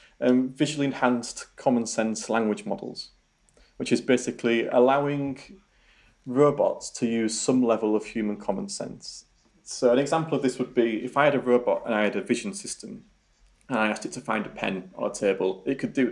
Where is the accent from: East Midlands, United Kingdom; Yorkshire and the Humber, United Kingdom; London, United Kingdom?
Yorkshire and the Humber, United Kingdom; accent: Yorkshire; Pronunciations and even regional dialects, like my Yorkshire accent, would be a huge factor of this.